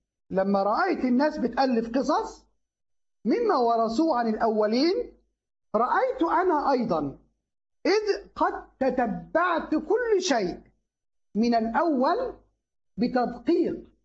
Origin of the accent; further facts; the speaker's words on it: Egypt; عبارة بتفكرنا أيام وجود الأتراك عندنا في مصر